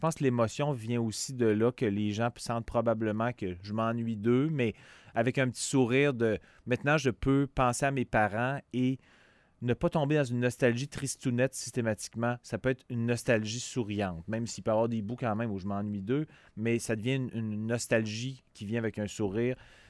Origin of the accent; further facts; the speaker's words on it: Quebec City, Quebec, Canada; moi, je viens de Québec, donc c'est toujours un plaisir de, ouais. de jouer. Dans mon patelin